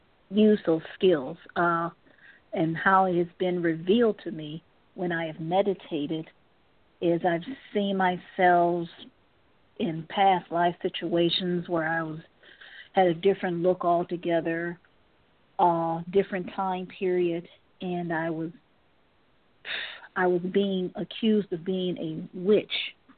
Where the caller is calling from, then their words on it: Cleveland, Ohio, United States; I'm calling from Cleveland, Ohio.